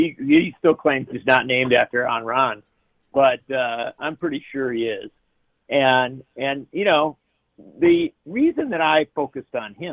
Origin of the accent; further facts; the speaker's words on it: United States; I personally was not there, but I'm speaking as an American.